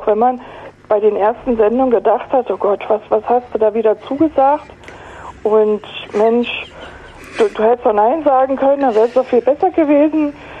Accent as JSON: {"language": "German", "region": "Berlin", "country": "Germany", "moved": "as an adult", "lives_now": "Stuttgart, Germany", "said": "ich komme aus Berlin, da liegt mir das Sprechen vielleicht auch ein bisschen in die Gene, weiß ich nicht. Aber ich bin damals aus Berlin 98 gekommen und war da auch schon in der Selbsthilfe und bin in die Stuttgarter Selbsthilfe gekommen"}